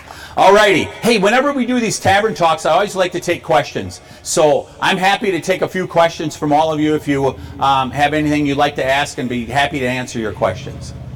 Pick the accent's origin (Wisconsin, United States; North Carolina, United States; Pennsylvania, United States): Wisconsin, United States; Elmwood; from places like Muskego and my hometown of Elmwood, way over on the west side of the state